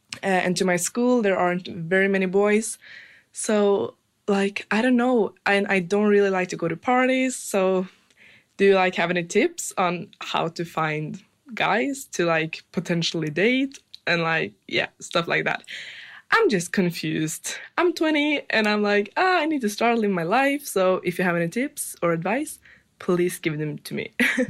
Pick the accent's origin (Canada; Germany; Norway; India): Norway; I'm from Norway